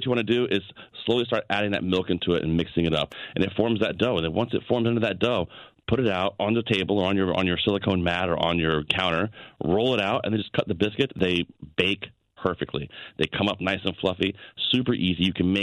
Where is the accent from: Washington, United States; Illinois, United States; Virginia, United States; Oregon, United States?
Virginia, United States; I grew up in Virginia, and my dad used to make drop biscuits all the time